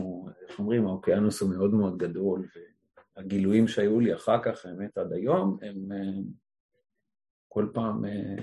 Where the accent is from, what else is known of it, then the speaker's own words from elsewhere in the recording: Hatzor, Southern District, Israel; born there; אני נולדתי בקיבוץ, קיבוץ חצור, קיבוץ של השומר הצעיר, שזה שיא האורתודוקסיה.